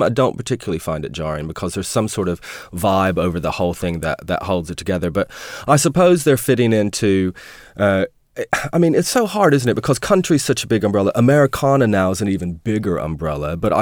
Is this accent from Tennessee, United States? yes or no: yes; Bristol, Tennessee, United States; I'm from Tennessee, so I'm heading back there. My hometown is called Bristol